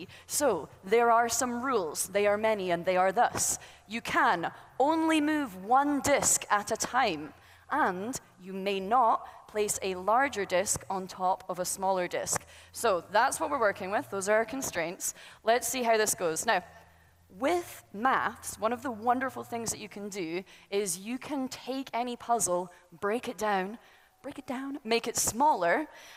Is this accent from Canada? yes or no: no; Scotland, United Kingdom; Although I am dressed kind of like an alien, I'm actually just from Scotland.